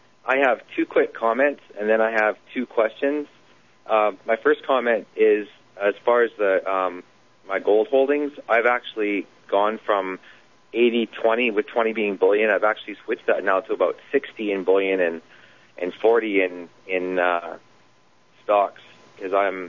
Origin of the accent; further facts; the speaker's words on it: Canada; I'm a Canadian, I'm calling from Canada